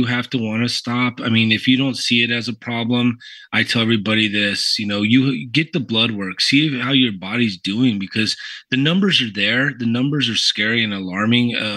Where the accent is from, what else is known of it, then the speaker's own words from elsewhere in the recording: El Paso, Texas, United States; You know, I grew up here in El Paso, Texas, where alcohol is very prevalent.